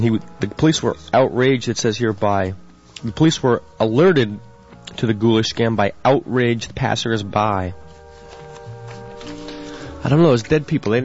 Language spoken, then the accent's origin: English; Fort Lauderdale, Florida, United States; There's Fort Lauderdale, my hometown, but the beaches are nice.